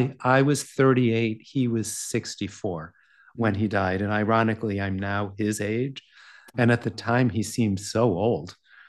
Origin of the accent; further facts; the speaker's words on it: East Coast, United States; And I grew up in the East Coast in a privileged family